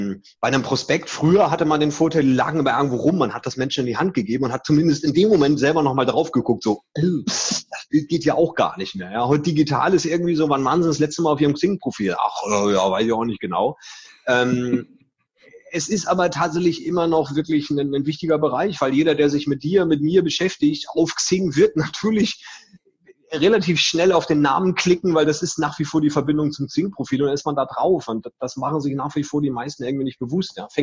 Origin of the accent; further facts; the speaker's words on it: Hamburg, Germany; born there; now in Mölln, Germany; Ein gebürtiger Hamburger mit mittlerweile starker Verwurzelung im schönen Mölln. Nicht Köln, sondern Mölln. Südlich von Lübeck, östlich von Hamburg gelegen.